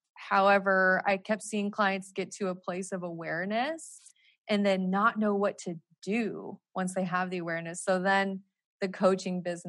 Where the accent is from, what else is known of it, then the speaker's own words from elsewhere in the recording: Montana, United States; I mean, I grew up in Montana on a farm. So, you know, like very much hard work background.